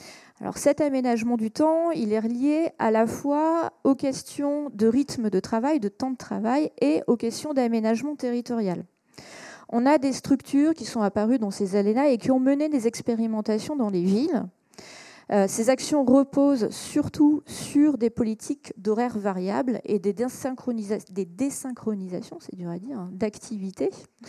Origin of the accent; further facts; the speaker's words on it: Reims, Grand Est, France; Moi, je viens de Reims, qui est une ville moyenne